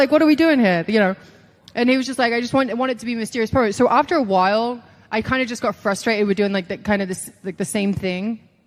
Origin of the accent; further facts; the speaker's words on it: England, United Kingdom; I'm from England. We do this.